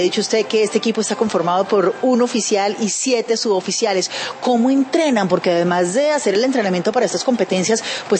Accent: Colombia

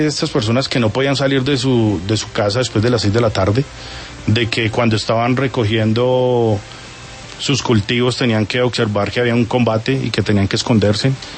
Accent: Bogotá, Colombia; Yo soy de acá de Bogotá, nunca salí a Bogotá

